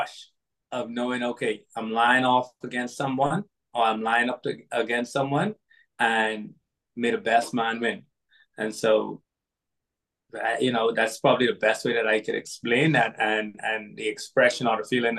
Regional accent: Bahamas; And so growing up in the Bahamas was great. Tropical climate, beach all the time, tropical fruits.

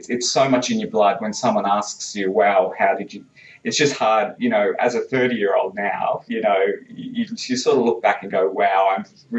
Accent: Newcastle, New South Wales, Australia; I was brought up in a very musical family. I grew up in Newcastle

